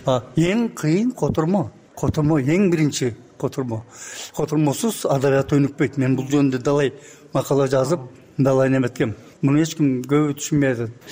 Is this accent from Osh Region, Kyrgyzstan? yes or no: no; Bystrovka, Chuy Region, Kyrgyzstan; мен орустун арасында туулуп өсүм да. Быстровка деген биздин Кемер районунун борбору 80% эли орус болчу.